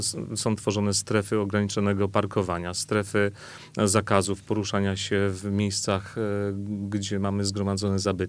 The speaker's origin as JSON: {"language": "Polish", "town": "Stargard", "region": "West Pomeranian Voivodeship", "country": "Poland", "tie": "born or raised there", "said": "będąc rodowitym mieszkańcem tego Stargardu, tego miasta"}